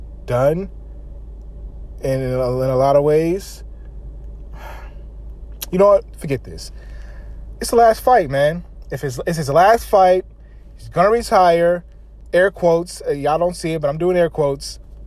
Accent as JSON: {"language": "English", "town": "Queens", "region": "New York", "country": "United States", "tie": "born or raised there", "also_born_or_lived": "Jamaica", "said": "As a Queens native myself, as a Jamaican myself, love Uriah Hall."}